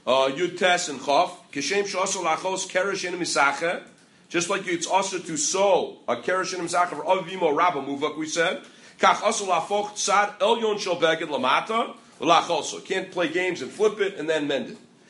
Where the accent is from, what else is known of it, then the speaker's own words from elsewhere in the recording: Midwest, United States; But I don't know, maybe because I'm from the Midwest, I don't know about East.